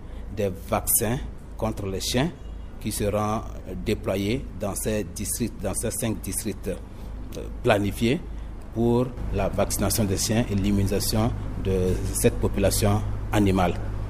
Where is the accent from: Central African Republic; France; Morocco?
Central African Republic